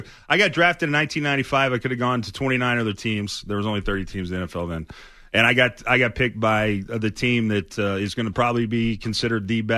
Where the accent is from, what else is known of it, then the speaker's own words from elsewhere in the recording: the South, United States; I'm from the South. I got a lot of my dad in me